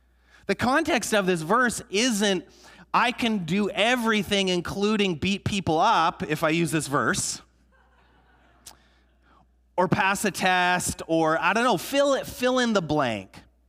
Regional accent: Canada; And it struck me as a young person growing up in Canada how discontent oftentimes we are

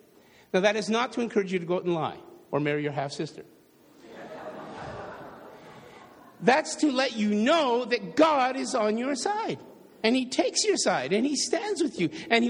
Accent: Toronto, Ontario, Canada; I grew up in Toronto. It was almost impossible to achieve there.

